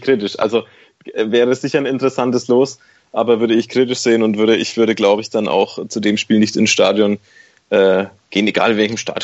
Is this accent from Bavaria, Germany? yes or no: yes; Bavaria, Germany; now in Würzburg, Germany; als Mittelfranke, der im Würzburger Umland-Exil wohnt